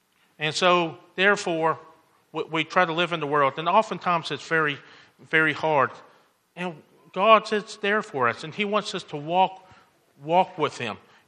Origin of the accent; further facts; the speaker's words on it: Murfreesboro, Tennessee, United States; also born or lived in United Kingdom; I grew up in Murfreesboro most of my life, and then when I was 24, 25, I went over to the UK, went for 6 months, stayed for 12 years. And then I came back about 6 or 7 years ago.